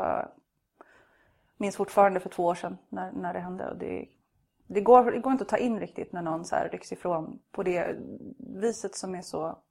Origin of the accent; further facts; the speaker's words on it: Täby, Stockholm County, Sweden; also born or lived in Borås; Jag är uppvuxen i Täby i Djurgårdsland. Jag är född i Borås från början, men när vi var 8 år så flyttade jag till Täby.